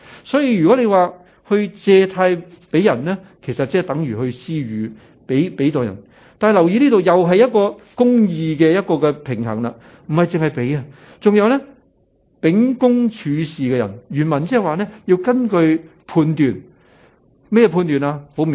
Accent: China; 我哋中国人

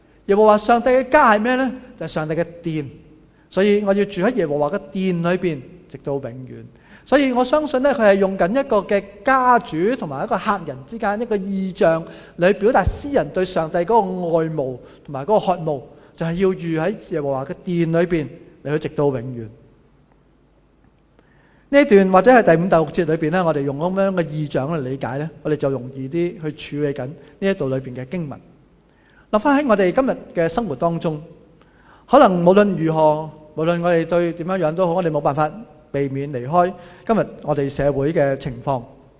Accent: Hong Kong; 我哋香港人就特別勁啦，即係又華南地區我哋又熱啦又濕啦

